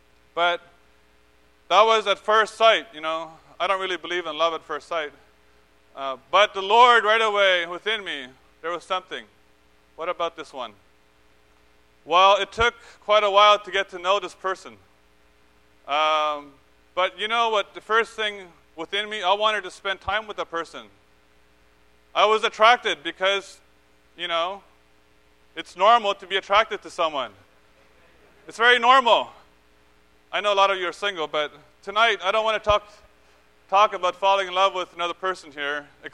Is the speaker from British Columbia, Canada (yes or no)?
no; Montreal, Quebec, Canada; I'm from Montreal, and I'm here to gain Christ with you.